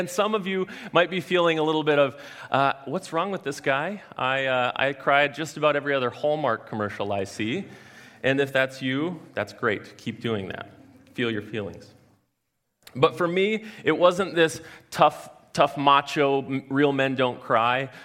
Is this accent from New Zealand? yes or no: no; Esko, Minnesota, United States; So I grew up in Esco, just down the road